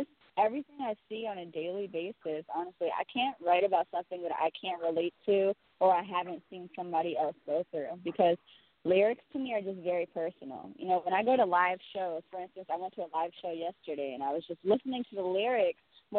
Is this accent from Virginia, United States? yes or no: yes; Virginia, United States; now in New York, United States; I know I'm from Virginia, so I had to come here for Easter, you know.